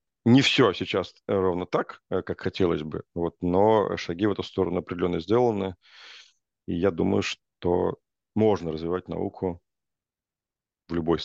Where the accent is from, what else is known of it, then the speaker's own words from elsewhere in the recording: Russia; born there; потому что я сам родился в России